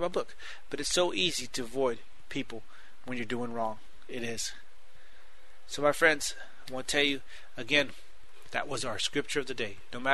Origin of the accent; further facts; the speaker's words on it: Texas, United States; Now you can tell I'm a Texan.